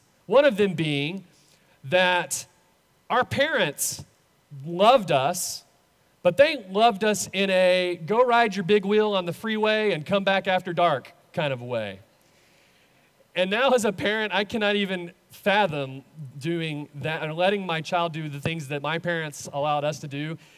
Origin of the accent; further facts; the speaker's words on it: Lubbock, Texas, United States; and I was from Lubbock, right?